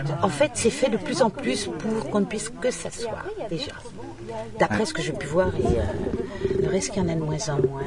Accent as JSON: {"language": "French", "town": "Dijon", "region": "Bourgogne-Franche-Comté", "country": "France", "said": "Je suis de Dijon, hein"}